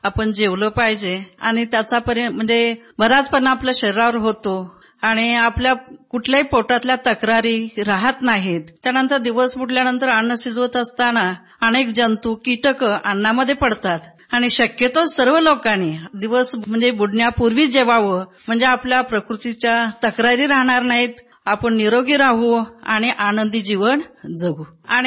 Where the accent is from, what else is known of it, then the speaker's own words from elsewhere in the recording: Mangaon, Maharashtra, India; कोल्हापूर जिल्हा, तालुका हातकणंगले, माणगाव हे का माझं गाव, सेवानिवृत्त शिक्षिका आहे।